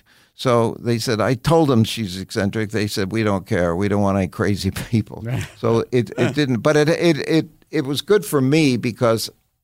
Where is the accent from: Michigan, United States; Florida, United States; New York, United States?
New York, United States; New York City; you're a little kid growing up in the West Side of New York